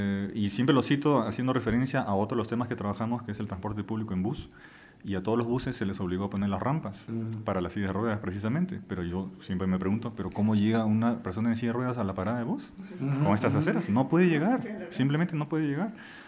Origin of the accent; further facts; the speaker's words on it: Germany; Spanish is a second language; now in Costa Rica; De Alemania.